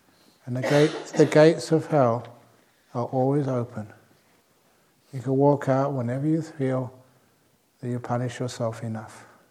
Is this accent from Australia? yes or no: no; England, United Kingdom; born there; I was born in England.